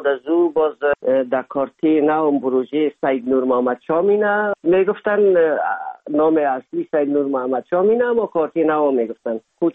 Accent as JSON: {"language": "Persian", "country": "Afghanistan", "moved": "as an adult", "said": "میشد سال 1990 از افغانستان اولین سفر آمدیم هندوستان"}